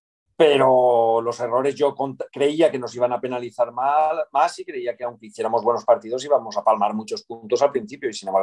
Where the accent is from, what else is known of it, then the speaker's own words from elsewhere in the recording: Vallada, Valencian Community, Spain; yo soy de Vallada y allí no tenemos fútbol sala, además de que Vallada es pequeñito, no tiene gente para todo